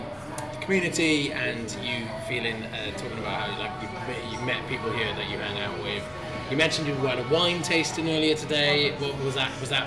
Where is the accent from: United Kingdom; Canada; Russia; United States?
United Kingdom; Swansea, Wales; I'm from Swansea.